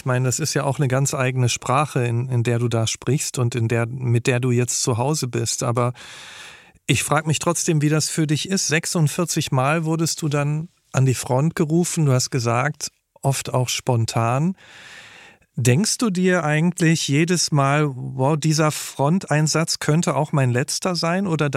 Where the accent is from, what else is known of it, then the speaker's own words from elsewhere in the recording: North Rhine-Westphalia, Germany; Ich bin auch in Nordrhein-Westfalen aufgewachsen.